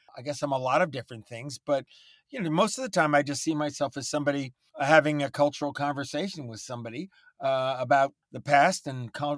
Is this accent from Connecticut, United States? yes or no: yes; Old Lyme, Connecticut, United States; also born or lived in New York City, New York / Long Island; And then we moved out onto Long Island for a few years. But I really grew up formatively in a small town in Connecticut called Old Lyme on the Connecticut